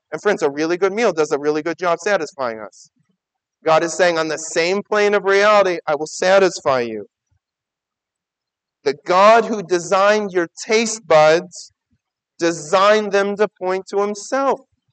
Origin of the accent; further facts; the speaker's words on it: Detroit, Michigan, United States; So I grew up in Detroit.